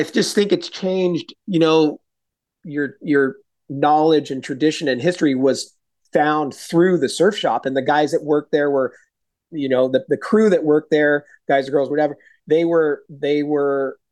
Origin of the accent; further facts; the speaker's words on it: San Diego, California, United States; Really fortunate to have been born and raised here in San Diego. I grew up in Claremont.